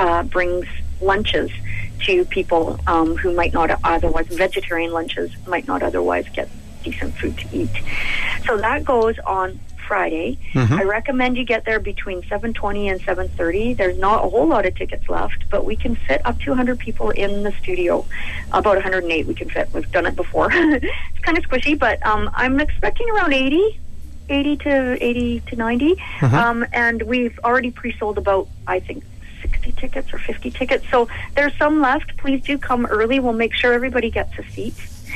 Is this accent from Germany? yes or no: no; Alberta, Canada; I was born and raised in Alberta.